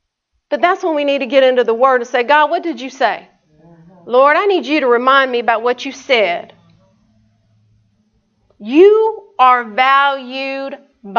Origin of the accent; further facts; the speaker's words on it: the South, United States; accent: southern; My southern accent's coming out now.